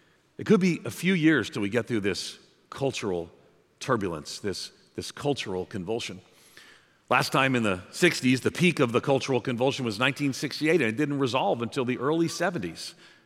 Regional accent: New York, United States; When I was a kid, I grew up outside of New York City. My family were Irish Catholic civil servants or union laborers, but I'm a New Yorker.

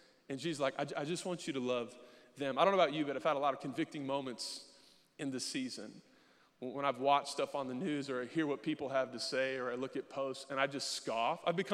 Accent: San Diego, California, United States; Now, I grew up in San Diego. People have always moved away.

